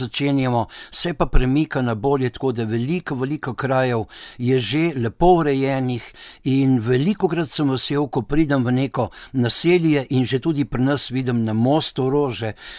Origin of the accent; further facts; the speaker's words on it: Canada; Ne, jaz sem pa iz Kanade.